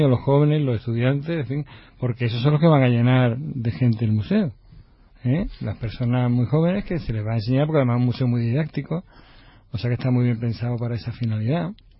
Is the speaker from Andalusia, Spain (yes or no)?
yes; Málaga, Andalusia, Spain; los malagueños somos